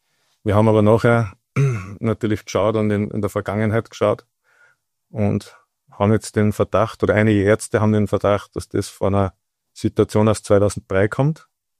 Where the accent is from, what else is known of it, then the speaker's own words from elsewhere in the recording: Zell am See, Salzburg, Austria; born there; Also ich bin vor 47 Jahren in Zell am See geboren, in Salzburg. Ganz normal aufgewachsen